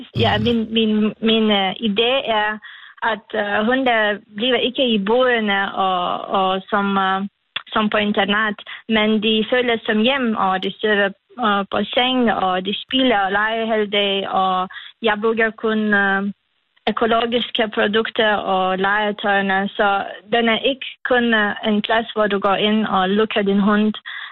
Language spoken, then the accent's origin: Danish; Lithuania; Danish is a second language; now in Denmark; Jeg er fra Litauen.